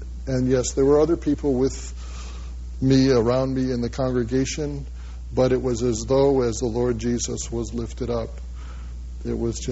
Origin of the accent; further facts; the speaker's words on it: New England, United States; I'm a preacher's kid. I grew up in New England.